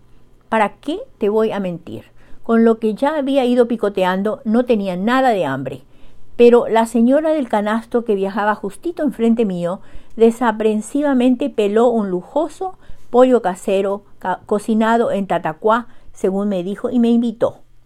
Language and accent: Spanish; Paraguay; Ya sabes cómo somos los paraguayos.